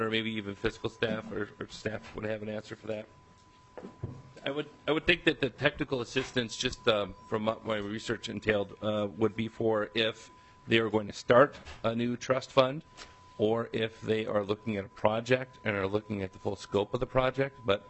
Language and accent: English; St. Peter, Minnesota, United States; In St. Peter, my hometown, we have 6 houses for sale.